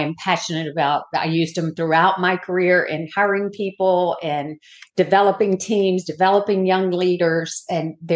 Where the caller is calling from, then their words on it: Daytona Beach, Florida, United States; I am coming from Daytona Beach, where it's not so sunny today.